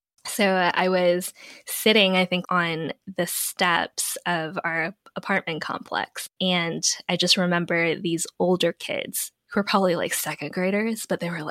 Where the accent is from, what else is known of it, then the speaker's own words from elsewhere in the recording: Ellicott City, Maryland, United States; also born or lived in Augusta, Georgia; I grew up half in Ellicott City, Howard County, Maryland, and half in Augusta, Georgia.